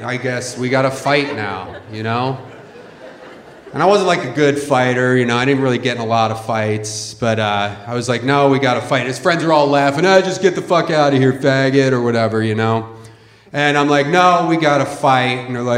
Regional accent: Philadelphia, Pennsylvania, United States; I grew up in Philadelphia. You know, weird kind of neighborhood. It's a weird city still.

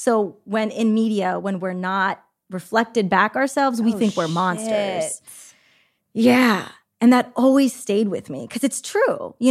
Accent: California, United States; I grew up in the Bay.

